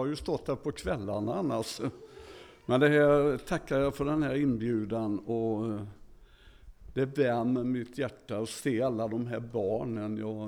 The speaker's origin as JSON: {"language": "Swedish", "town": "Gothenburg", "region": "Västra Götaland County", "country": "Sweden", "said": "Jag kommer ju från Göteborg."}